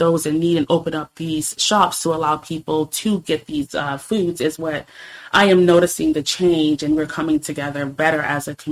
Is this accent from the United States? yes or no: yes; St. Petersburg, Florida, United States; just watching her handle and manage the household is what instilled a lot in me growing up in St. Pete.